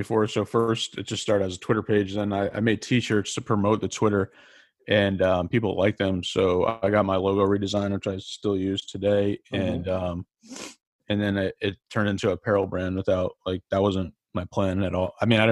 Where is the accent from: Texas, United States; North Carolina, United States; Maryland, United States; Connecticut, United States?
Connecticut, United States; West Haven; Yeah, so I'm from West Haven, Connecticut.